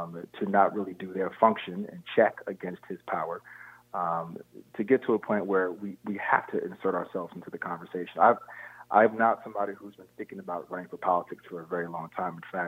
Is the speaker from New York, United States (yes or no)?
yes; Schenectady, New York, United States; I grew up in Schenectady, so you know, I'm from this area, working class roots.